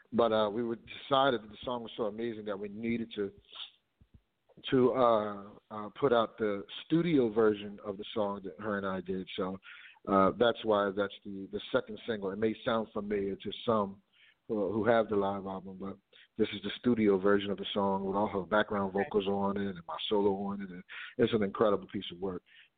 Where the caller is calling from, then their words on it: Philadelphia, Pennsylvania, United States; I'm sitting in my living room. I'm home, calling from Philly.